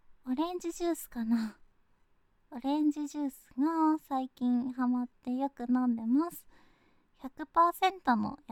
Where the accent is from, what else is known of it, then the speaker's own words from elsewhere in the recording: Osaka, Japan; 出身地は大阪です。